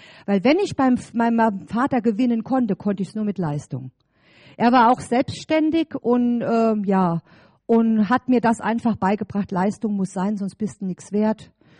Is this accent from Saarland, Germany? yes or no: yes; Saarland, Germany; ich komme aus dem Saarland, und meine Eltern sind dann hier in Westerwald gezogen, und da wollte ich auf gar keinen Fall hin, ich wollte nicht hierher. Und ich hatte zu der damaligen Zeit, da war ich erst 17, hatte ich einen Freund im Saarland